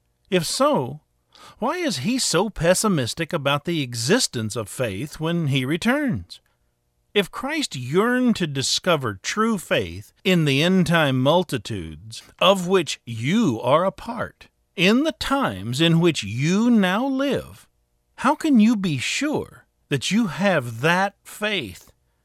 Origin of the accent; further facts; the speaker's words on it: Melbourne, Florida, United States; born there; I was born in Melbourne, Florida.